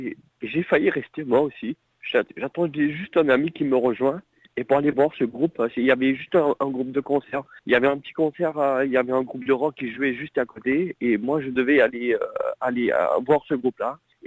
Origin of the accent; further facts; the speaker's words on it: Mauritius; now in France; Je suis mauricien, mais je vis en France. J'ai des amis, j'ai toute ma vie en France, mais... J'ai aussi de la famille, ma mère habite à Maurice.